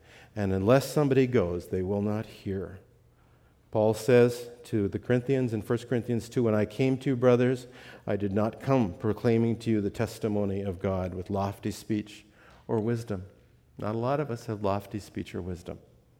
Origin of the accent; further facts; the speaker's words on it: N'Djamena, Chad; Now, when I was growing up in Chad, and this is right about Independence Day, 1960, this is in N'Djamena, in the capital of Chad